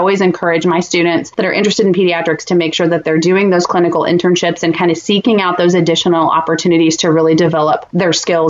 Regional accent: Kansas City, Missouri, United States; So I have I'm from Kansas City area. And so our local brewery here is Boulevard Brewery.

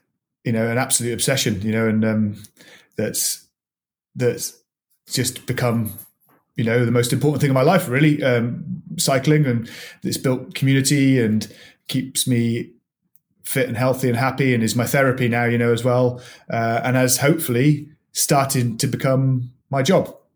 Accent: Wales, United Kingdom; also born or lived in Birmingham; Well, I was born in Birmingham, so I had 3 or 4 years there that I can vaguely remember. But then my mum mainly, actually, it turns out, dad preferred the pub, but mum wanted, they were into The Good Life, the film, the programme The Good Life. And we moved to Wales

